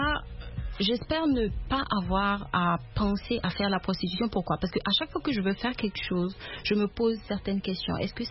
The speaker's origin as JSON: {"language": "French", "country": "Burkina Faso", "moved": "yes", "lives_now": "New York, United States", "said": "À New York, j'ai déménagé du Burkina Faso."}